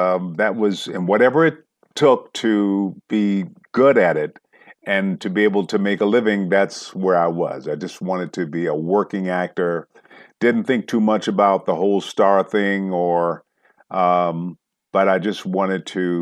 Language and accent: English; Michigan, United States; moved away as an adult; now in Los Angeles, United States; I'm from Michigan and was having marital difficulties, left school, got possession of the kids, came out to California. I've been mostly based in Los Angeles